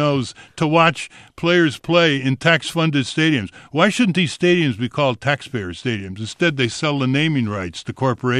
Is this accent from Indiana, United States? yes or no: no; Connecticut, United States; I mean, I come from Connecticut. We don't have statewide initiatives.